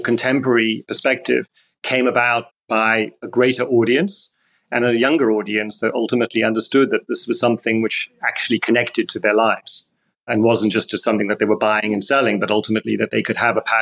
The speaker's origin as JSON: {"language": "English", "country": "South Africa", "tie": "born or raised there", "moved": "yes", "lives_now": "United Kingdom", "said": "I was actually born in Johannesburg in the 60s, and we left South Africa in the 70s, in 1974, to move to England. So I have very, very firm memories of growing up in South Africa, which was a very idyllic experience"}